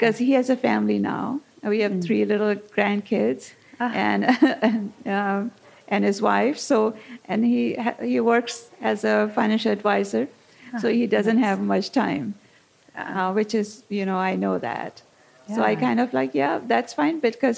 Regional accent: Pakistan; now in United States; growing up in Pakistan.

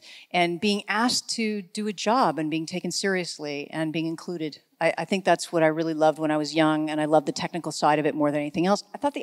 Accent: Hollywood, California, United States; I lived in, I grew up in Hollywood, so I grew up not far from Hollywood Boulevard, so couldn't have been raunchier.

